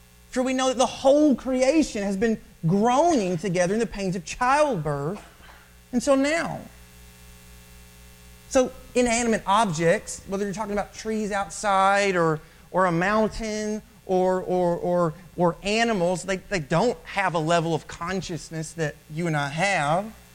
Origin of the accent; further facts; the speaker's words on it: Kentucky, United States; The church that I grew up at in Kentucky, there was a gentleman who had tunnel vision.